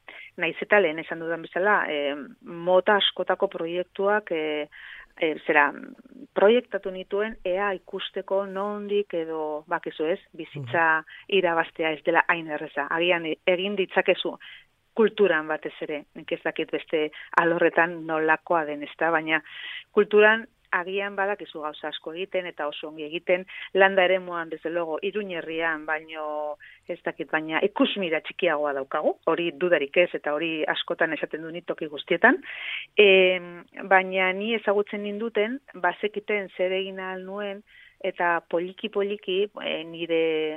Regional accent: Aoiz, Navarre, Spain; ni Agoizkoa naiz, dakizun bezala, eta Agoitzen bizi naiz.

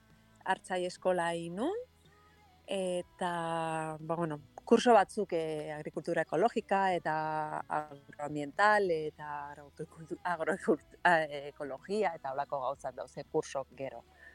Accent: Catalonia, Spain; first language Catalan; Basque is a second language; now in Basque Country, Spain; etortzen naiz Kataluniatik eta jaio dut olako herrin eta badakit hizkuntza oso garrantzitsua dela

